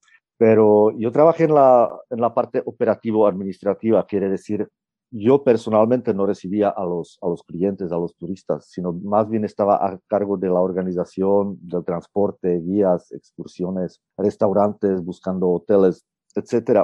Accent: Moravia, Czechia; yo provengo de Moravia, soy moravo, orgullosamente

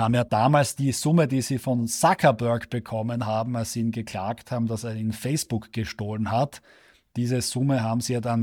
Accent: Austria; man nicht irgendwie bei uns in Österreich zum Beispiel und auch in Deutschland, glaube ich, ist das so

